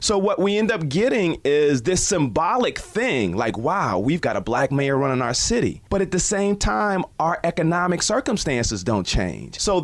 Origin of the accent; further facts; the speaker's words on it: Detroit, Michigan, United States; So I grew up in Detroit. I was 4 years old when we elected our first black mayor.